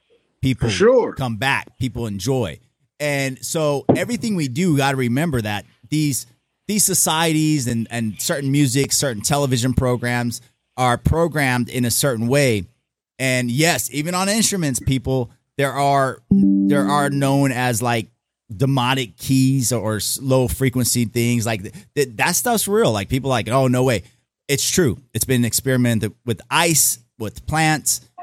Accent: Los Angeles, California, United States; I'm from Cali. I'm from L.A. So, you know, my cousins are all music producers out there.

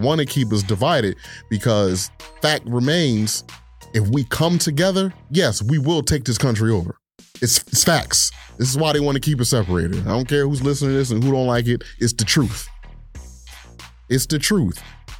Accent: Philadelphia, Pennsylvania, United States; Growing up in Philly, Southwest Philadelphia, 1708 South Udall Street. Everybody knew everybody on the block.

